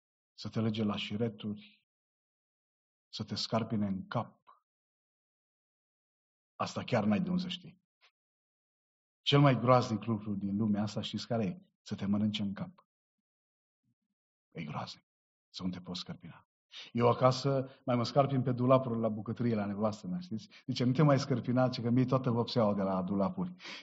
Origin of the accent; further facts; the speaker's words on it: Orșova, Mehedinți County, Romania; born there; M-au dus la spital, la Orșova, unde eu m-am născut în Orșova.